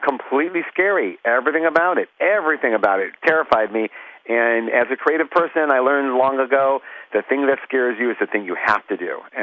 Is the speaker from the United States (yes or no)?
yes; Cleveland, Ohio, United States; And I'm from Cleveland, so I have a very special connection to it, because when you're raised in Cleveland, you are told every single day of your life that this is the home of rock and roll and Superman.